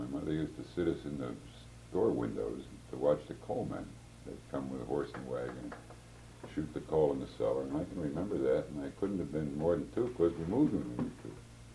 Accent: Philadelphia, Pennsylvania, United States; I was born in Philadelphia, in Kensington, in Fishtown, up in York Street. We lived in a storefront house. It was in 1921, September 1921

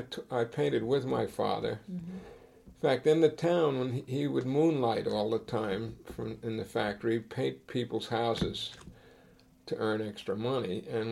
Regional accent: Hastings-on-Hudson, New York, United States; born there; I was born in Hastings-on-Hudson, New York, on March 7th in 1925. I was born in the section of the town called Uniontown. I was born at home.

